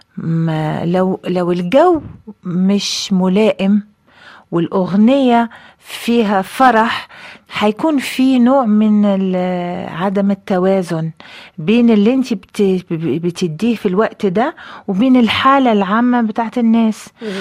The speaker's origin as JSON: {"language": "Arabic", "country": "Algeria", "said": "انا قلت لا معلش، اصل احنا عندنا في الجزائر بنقول كل عطله فيها خير"}